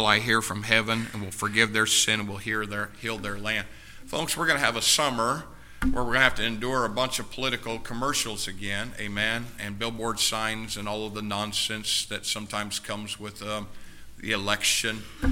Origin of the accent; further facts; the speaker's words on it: United States; And as an American, I think you ought to vote.